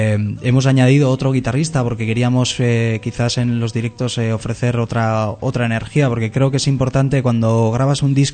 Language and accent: Spanish; Spain; first language Basque; Spanish is a second language; mi lengua natal es el euskera, y es más cómodo hacerlo en euskera, pero en castellano me gusta hacerlo y me siento cómodo y cada vez más.